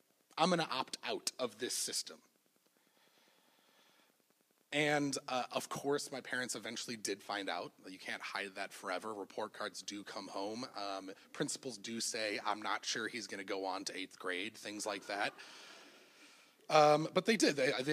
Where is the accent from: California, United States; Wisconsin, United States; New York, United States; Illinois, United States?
Illinois, United States; Evanston; So I grew up in Evanston, not too far away from here